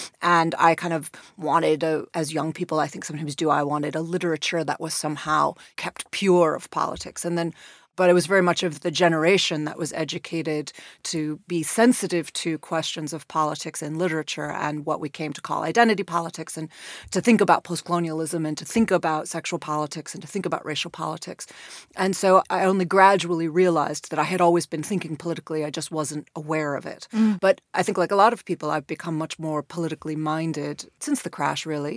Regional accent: Chicago, Illinois, United States; So as you say, I grew up in Chicago in the 80s

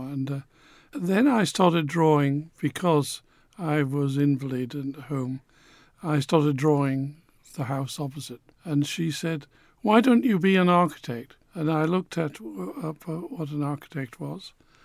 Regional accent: Newcastle, North East England, United Kingdom; also born or lived in Manchester; at the time Manchester, which I don't remember very much about because I was 8 when I left there. I grew up in Newcastle. I identify with Newcastle, and that's an extraordinary city.

